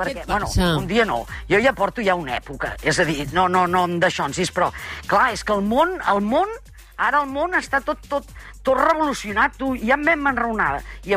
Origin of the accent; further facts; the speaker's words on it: L'Hospitalet de Llobregat, Catalonia, Spain; ja que tu recordes que sóc del Bronx, Hospitalet i d'això